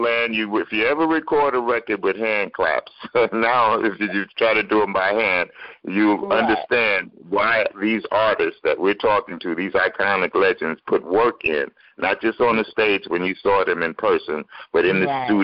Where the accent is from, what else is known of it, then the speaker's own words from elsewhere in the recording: New York, United States; He's why I became a DJ. I grew up in New York.